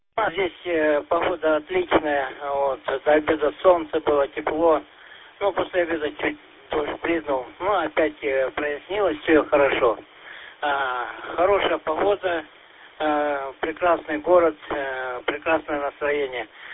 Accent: Kalmykia, Russia; Я из Калмыкии, вот, имейте в виду.

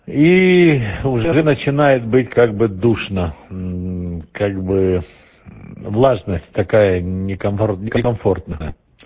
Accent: Berdyansk, Zaporizhzhia Oblast, Ukraine; Но сам я из Бердянска на Азовском море.

